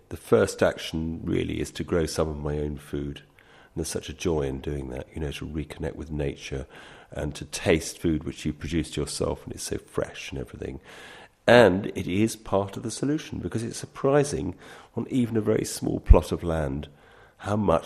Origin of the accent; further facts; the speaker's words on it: London, United Kingdom; now in Wales, United Kingdom; Well, I'm a Londoner. I come from, well, various bits of London, Dulwich, Peckham, Barnet. So I'm an urban dweller